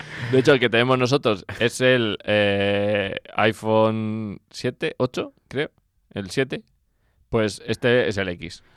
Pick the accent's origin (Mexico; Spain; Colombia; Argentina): Spain; porque soy español